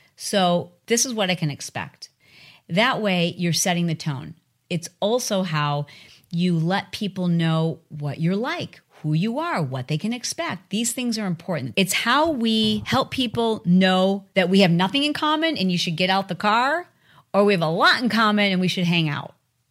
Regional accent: Michigan, United States; also born or lived in Detroit; And I can say that because I'm from Michigan. Trust me, you don't even know my background, y'all. Like, you don't even know the mean streets of Detroit. And I lived in northern Michigan.

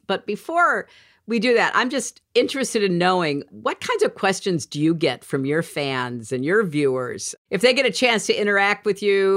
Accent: United Kingdom; as a Brit

